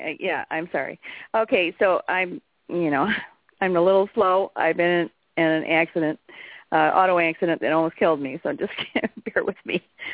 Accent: Michigan, United States; I'm from Michigan. I feel a little bit alone up here.

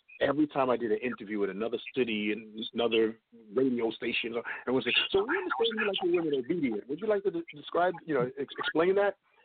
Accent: Brooklyn, New York, United States; And he was from my neighborhood. He was from Brooklyn. You know, so I love seeing my hometown dude going out there and representing and so on.

